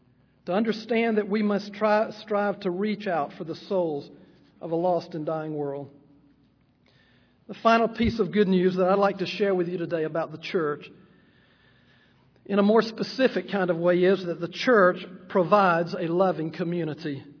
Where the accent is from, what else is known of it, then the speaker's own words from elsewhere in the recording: Alabama, United States; moved away as an adult; now in Oklahoma City, United States; My family and I moved to Oklahoma City about 11 years ago. I was raised in Alabama. I had lived there all of my life.